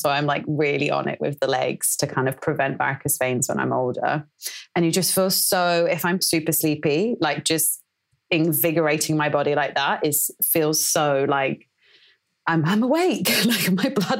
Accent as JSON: {"language": "English", "country": "France", "tie": "born or raised there", "also_born_or_lived": "Sydney, Australia", "said": "I've kind of lived in lots of different places. I grew up in France. I spent some years in Sydney in my early 20s."}